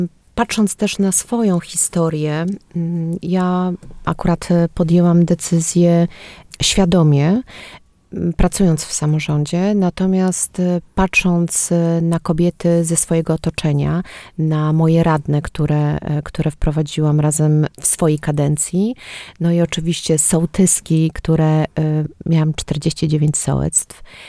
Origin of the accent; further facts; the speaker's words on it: Toruń, Kuyavian-Pomeranian Voivodeship, Poland; also born or lived in Biała Piska; Ja w ogóle jestem torunianką i pochodzę z Torunia i w momencie, kiedy przeprowadziliśmy się do Białej Piskiej, nie ukrywam, zawsze jakoś było mi trudno się tam odnaleźć.